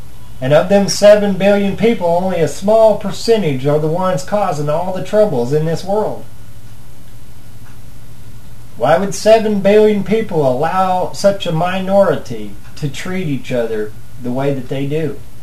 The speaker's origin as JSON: {"language": "English", "region": "Missouri", "country": "United States", "said": "Well, I'm from Missouri."}